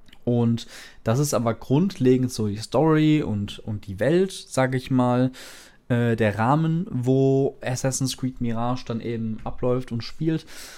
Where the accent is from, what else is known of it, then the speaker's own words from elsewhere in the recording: Greece; Fand ich dann auch natürlich als Grieche ziemlich cool, dann da durchs alte Griechenland zu stolzieren.